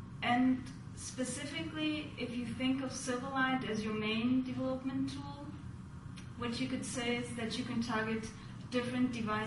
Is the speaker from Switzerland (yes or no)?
no; Turkey; English is a second language; moved away as an adult; now in United States; At the moment, I'm an independent consultant. I'm originally from Turkey